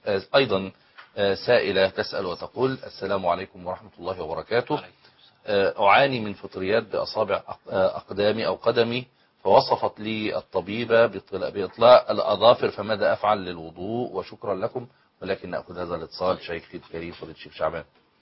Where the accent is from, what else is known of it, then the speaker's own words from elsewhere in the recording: Egypt; وأن يحفظ بلادنا مصر وكل بلاد المسلمين من كل سوء